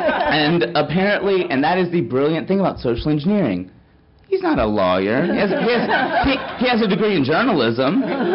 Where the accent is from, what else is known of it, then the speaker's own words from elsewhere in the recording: North Carolina, United States; No one knew I was in Atlanta. I'm from North Carolina.